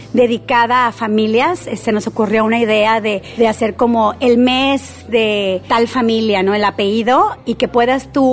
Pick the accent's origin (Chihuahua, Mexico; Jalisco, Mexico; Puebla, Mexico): Jalisco, Mexico; Puerto Vallarta; yo crecí cortando guamúchiles y comiendo almendras en la calle, jugando cuando la calle